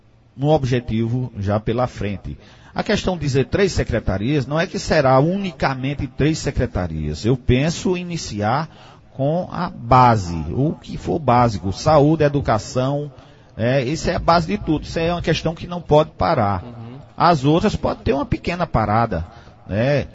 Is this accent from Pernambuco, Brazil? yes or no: yes; Solidão, Pernambuco, Brazil; eu tenho residência fixa em Afogados da Ingazeira, como também tenho no sítio Caldeirão Grande, lá onde nasci e fui criado. Meus adversários sempre procuraram tocar neste ponto, dizendo que eu não era filho de Solidão.